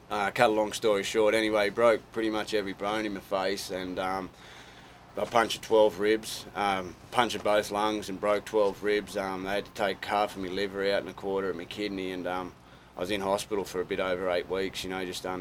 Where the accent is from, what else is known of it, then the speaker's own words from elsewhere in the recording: Australia; now in United States; I'm two times PBR Australian champion, so I'm seven times Australian champion over home.